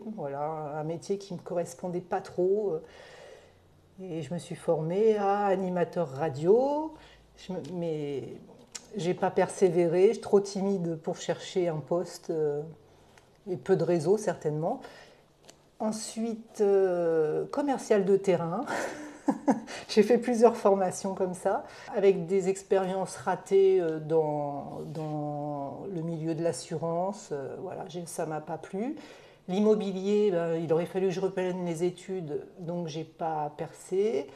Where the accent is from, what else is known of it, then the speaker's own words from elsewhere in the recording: Auvergne-Rhône-Alpes, France; moved away; je suis native d'Auvergne, j'ai suivi mon mari dans le sud dans les années 1992